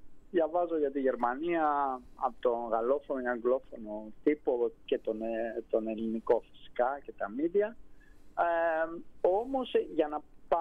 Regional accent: Paris, Île-de-France, France; Εγώ μεγάλωσα στη Γαλλία, πήγα σχολείο στη Γαλλία, πήγα πανεπιστήμιο στη Γαλλία, πήρα το διδακτορικό μου από τη Γαλλία και έζησα σχεδόν το 1/3 της ζωής μου εκεί.

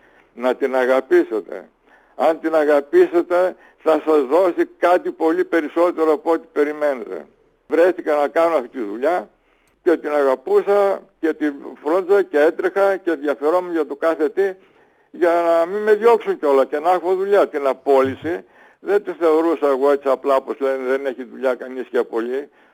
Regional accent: Serres, Central Macedonia, Greece; born there; also born or lived in Athens; Έτσι γεννήθηκα στα Σέρας, 17 χρονών, 18 στην Αθήνα.

